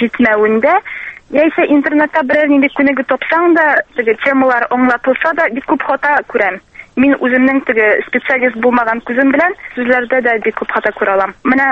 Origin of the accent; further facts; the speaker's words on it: Shemordan, Tatarstan, Russia; Мин Сабар районының Шәмәрдән бистәсеннән.